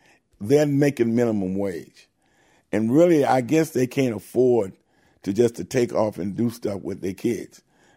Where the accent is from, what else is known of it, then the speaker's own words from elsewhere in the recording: New Orleans, Louisiana, United States; I'm from New Orleans East